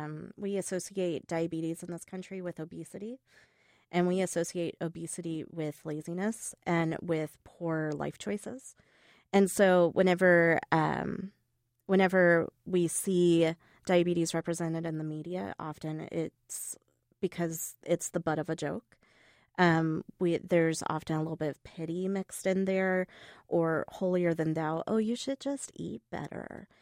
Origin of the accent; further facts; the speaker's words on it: the South, United States; moved away; And I'm not originally from Illinois. I'm originally from the South. And this is the first state that I chose to move to.